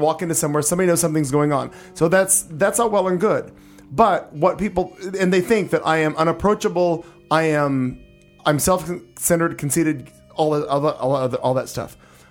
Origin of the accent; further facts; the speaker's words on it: Missouri, United States; I grew up on a farm. I'm from Missouri.